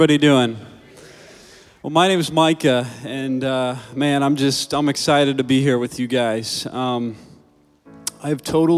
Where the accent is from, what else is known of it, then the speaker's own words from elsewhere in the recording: Indiana, United States; I was born and raised in Indiana, and I grew up in a very strong and faithful Mormon home.